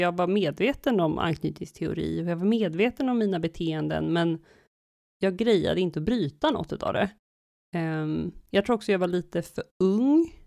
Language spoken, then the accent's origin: Swedish; Sweden; jag är uppväxt i Sverige och svenska värderingar, individualitet och man ska kunna stå själv